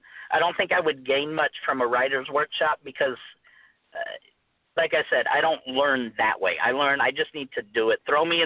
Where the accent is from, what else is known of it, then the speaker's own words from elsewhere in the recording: Phoenix, Arizona, United States; growing up, I grew up in South Phoenix, and it was considered, you know, the bad part of town.